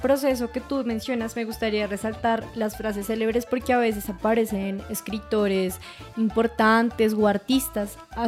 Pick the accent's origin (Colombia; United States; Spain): Colombia; nos llega como colombianos